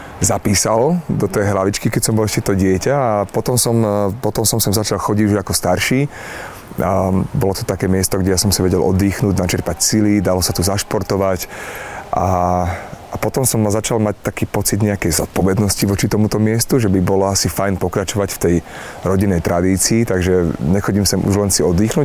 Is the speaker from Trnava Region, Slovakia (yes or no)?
yes; Galanta, Trnava Region, Slovakia; now in Bratislava, Slovakia; alebo som bol z Galanty a to sa tu vtedy tak nosilo, že Bratislava je tak akože inde